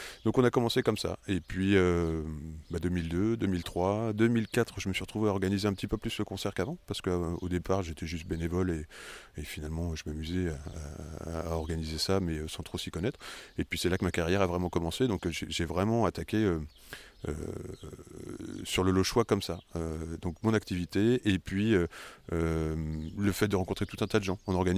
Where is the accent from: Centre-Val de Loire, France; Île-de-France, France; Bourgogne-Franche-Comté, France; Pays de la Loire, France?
Centre-Val de Loire, France; Fléré-la-Rivière; Alors moi je suis originaire précisément de Fléré-la-Rivière, donc pile poil au sud-sud Touraine. J'ai grandi là-bas, ma mère tient le bistrot depuis 35 ans désormais, du village, enfin le seul bistrot qui reste, parce qu'à l'époque il y en avait plusieurs. J'ai grandi là-bas